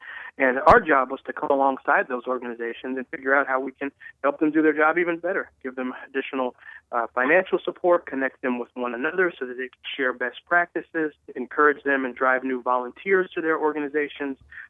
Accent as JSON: {"language": "English", "town": "Nashville", "region": "Tennessee", "country": "United States", "tie": "born or raised there", "said": "I was raised in Nashville for the most part, but spent a fair amount of time in Chattanooga."}